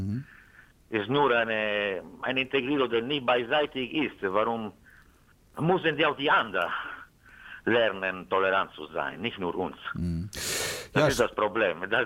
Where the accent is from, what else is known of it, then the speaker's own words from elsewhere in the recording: Italy; German is a second language; now in Hamburg, Germany; Ich komme aus Hamburg. Ich persönlich, ich bin Italiener.